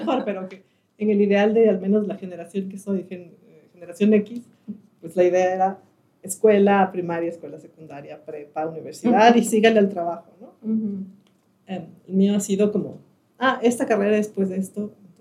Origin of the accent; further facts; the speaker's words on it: Ecuador; now in Mexico; porque yo no soy de acá.